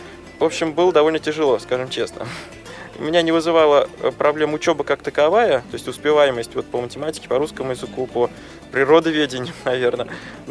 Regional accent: Moscow, Russia; born there; родился я в Москве, и в Москве родился и я, и несколько поколений моих родственников. То есть мы в Москве живем уже довольно давно.

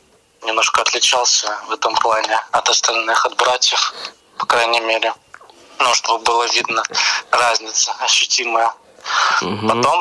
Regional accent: Mogilev, Mogilev Region, Belarus; also born or lived in Germany; С Беларуси. Как раз-таки родом я из Могилева.

